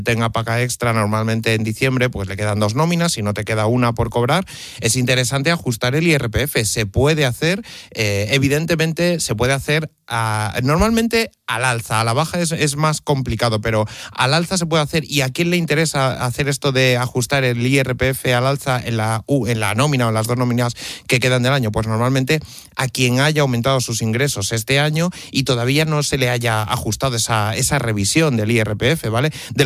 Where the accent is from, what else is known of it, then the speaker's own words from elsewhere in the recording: Cáceres, Extremadura, Spain; Bueno, es mi tierra. Hoy estoy en mi tierra. Estoy en Cáceres, estoy en COPE Cáceres